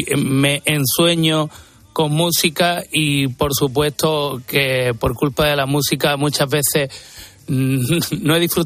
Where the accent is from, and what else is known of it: Málaga, Andalusia, Spain